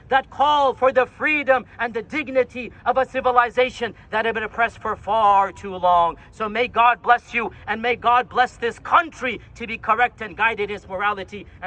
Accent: Texas, United States; Across the country, I'm from Texas, I flew in from Dallas, at the University of Texas, the governor sent in the troops against students.

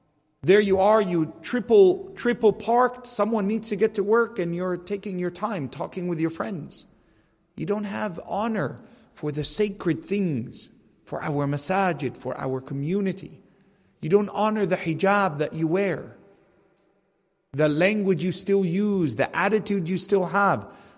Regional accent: Canada; Yani someone born and raised in Canada, I've never heard these filthy words.

